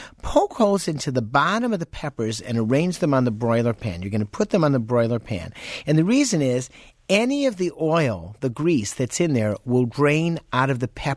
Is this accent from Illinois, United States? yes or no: yes; Chicago, Illinois, United States; when I go back to my hometown of Chicago